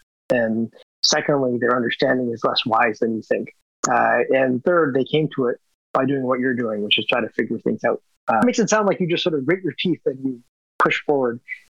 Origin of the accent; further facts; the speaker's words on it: Canada; moved away as an adult; now in United States; So I'm Canadian. I was born in Canada and grew up there until graduate school. But I've lived in the U.S. since